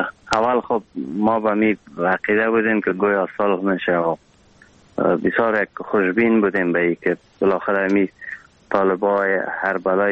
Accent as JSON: {"language": "Persian", "country": "Afghanistan", "also_born_or_lived": "Pakistan", "lives_now": "Australia", "said": "چند روز شده که ما از پاکستان تازه آمدیم با استرالیا، یک کم حال هوای دیگه شده، چون پاکستان خیلی برم سخت گذشت. نزدیک افغانستان بود، دلم بسیار زیاد هر لحظه می تپید، می افتم برم به طرف افغانستان"}